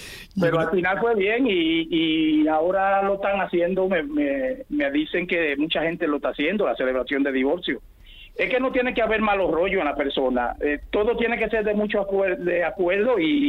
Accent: Dominican Republic; now in Spain; yo tengo muchos años en España, yo soy dominicano

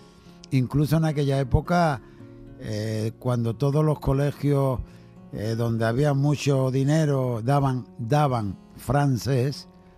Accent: Jerez de la Frontera, Andalusia, Spain; pues ya lo ve que no pierdo el acento, ¿no? Y no tengo por qué, o sea, soy de Jerez con mucha honra y con mucho orgullo de una ciudad en la que me parió mi madre y donde está toda mi familia

